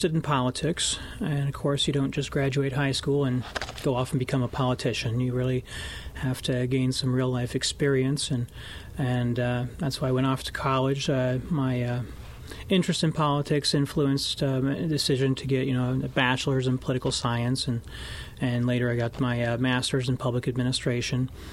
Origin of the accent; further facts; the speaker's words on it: Oskaloosa, Iowa, United States; Well, I grew up just west of Oskaloosa and graduated from Oskaloosa High. Later went to Iowa State University, got married after my freshman year of college, stayed in Ames for a while